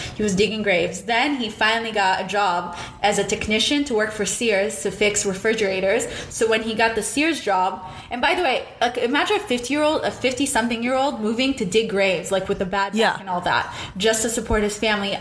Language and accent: English; Israel; now in United States; when I grew up in Israel and he was always, I saw my dad would travel for work.